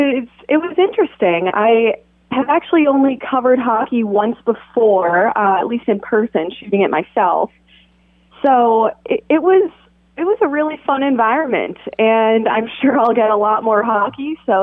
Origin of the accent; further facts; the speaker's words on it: Boston, Massachusetts, United States; I'm really a basketball girl. I grew up around Boston.